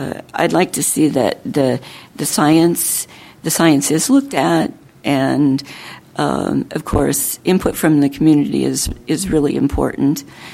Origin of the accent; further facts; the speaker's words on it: Burien, Washington, United States; from Burien, Washington.